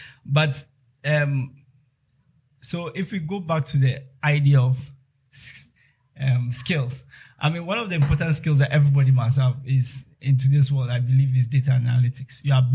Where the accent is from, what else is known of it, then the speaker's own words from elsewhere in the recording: Keta, Volta, Ghana; I grew up in the Volta region. I grew up in Keta, and then I came over to Accra for university.